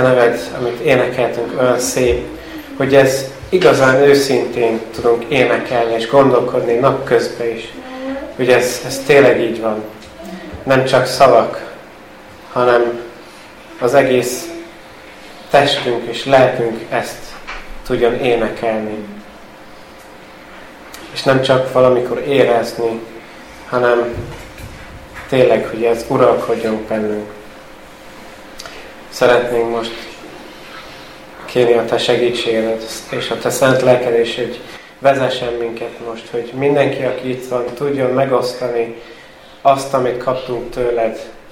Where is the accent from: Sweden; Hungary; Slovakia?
Sweden; born there; Hungarian is a second language; igazán nem vagyok magyar eredetileg. Anyukám az. Kint születtem Svédországban, és ezért kérem a megértést.